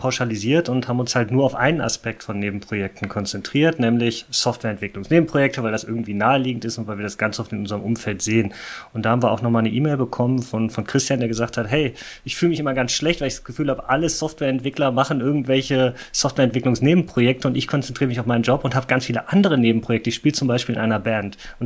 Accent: Essen, North Rhine-Westphalia, Germany; Für mich als Essener ist ja das Thema

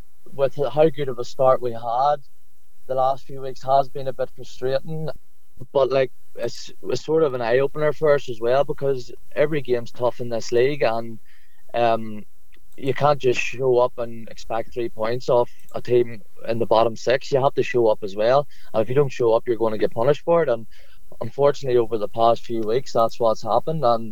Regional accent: Armagh, Northern Ireland, United Kingdom; I then went to Armagh City, which is my hometown club, and I went there for a year before I joined Loughall

